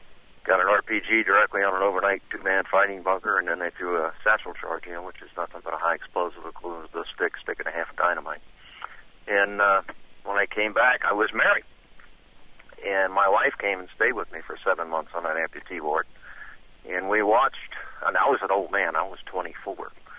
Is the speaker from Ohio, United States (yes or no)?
no; Kentucky, United States; I told them I was from Kentucky and liked to hunt.